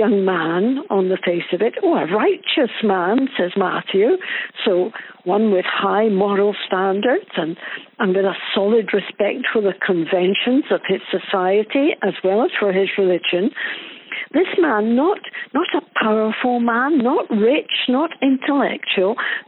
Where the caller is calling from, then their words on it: Italy; Well, as you know, I'm calling from Italy, and as you also know, I'm sure, we're on lockdown.